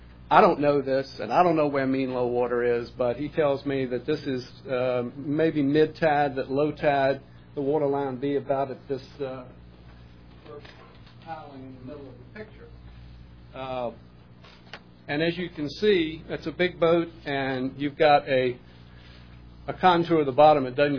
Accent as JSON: {"language": "English", "town": "Irvington", "country": "United States", "said": "I'm a lawyer from Irvington, and I represent the Boswells."}